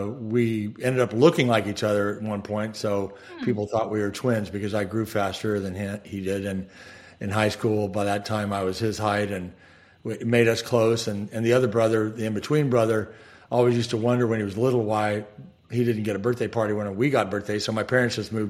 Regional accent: Farmington, New Mexico, United States; Actually, I grew up in a small town in northern New Mexico called Farmington, New Mexico. It's near the Four Corners.

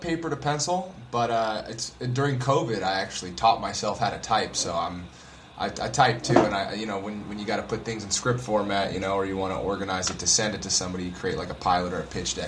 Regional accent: Las Vegas, Nevada, United States; now in Los Angeles, United States; I've been living in Los Angeles for about 9 years now. I was born and raised in Las Vegas. Came out to Los Angeles to grow as a comedian.

